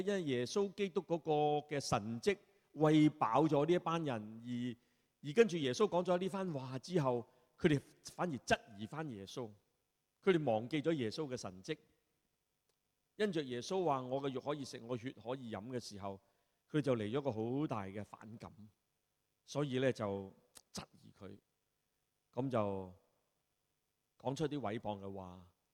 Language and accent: Cantonese; Hong Kong; 我哋香港人